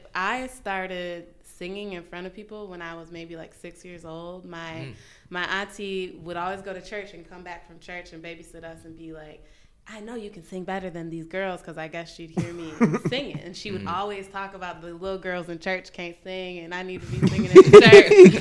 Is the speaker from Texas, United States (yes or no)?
no; Detroit, Michigan, United States; growing up in Detroit, like music-wise, like and culture-wise, it's just very rich.